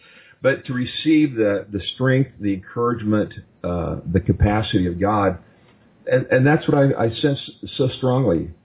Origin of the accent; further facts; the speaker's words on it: Midwest, United States; And I grew up in the Midwest. I've seen this exact thing before many times.